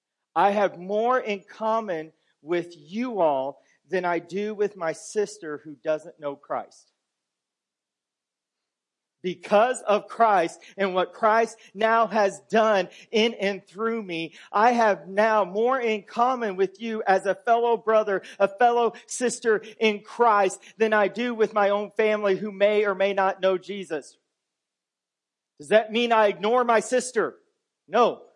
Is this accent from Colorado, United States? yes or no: no; Oklahoma, United States; I'm a 40-year-old white Caucasian male born and raised in Oklahoma